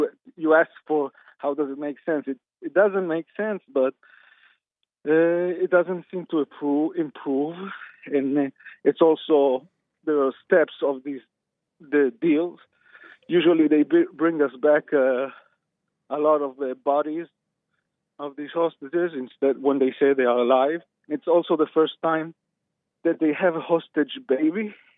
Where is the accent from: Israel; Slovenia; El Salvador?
Israel; now in Los Angeles, United States; I'm from Israel. I am here in Los Angeles